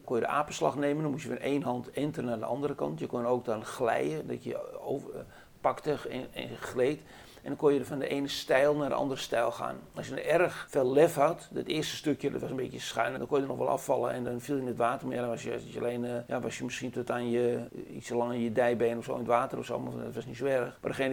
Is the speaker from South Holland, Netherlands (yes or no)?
no; Amsterdam, North Holland, Netherlands; en getogen op de Zeeburgerdijk 141. Ook echt daar geboren. Gewoond heb ik in het huisje op 141 met een tuin uitkijkend op het Lozingskanaal. En daarna een x-aantal huizen verder richting het Flevopark op 185.